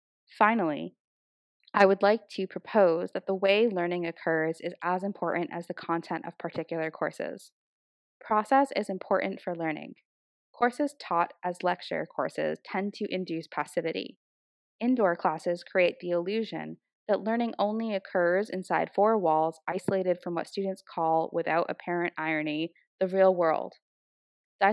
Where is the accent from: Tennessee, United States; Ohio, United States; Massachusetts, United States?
Ohio, United States; Youngstown; I grew up near Youngstown, Ohio, which was largely destroyed by corporate decisions to disinvest in the economy of the region.